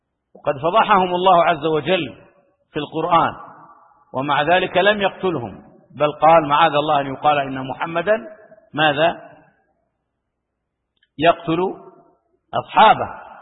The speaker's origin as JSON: {"language": "Arabic", "country": "Saudi Arabia", "said": "وهم يساومون بلادنا المملكة العربية السعودية"}